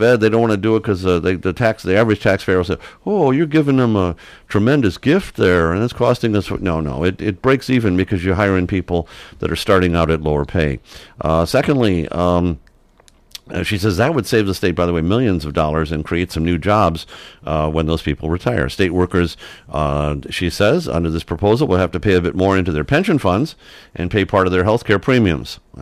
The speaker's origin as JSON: {"language": "English", "region": "Michigan", "country": "United States", "tie": "born or raised there", "said": "30, 40 years ago, I had the choice of teaching in Michigan or not. I grew up in Michigan."}